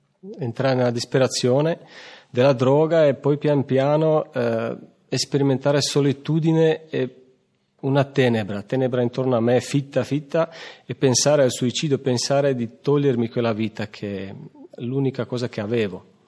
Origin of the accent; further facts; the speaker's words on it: Slovakia; Italian is a second language; Io vengo dalla Slovacchia. Anche io sono entrato in comunità con i miei 22 anni